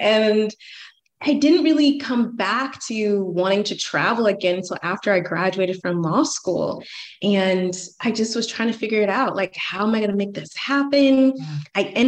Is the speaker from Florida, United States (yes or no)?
no; Atlanta, Georgia, United States; I'm from Atlanta, and I think I always knew I wanted to live abroad.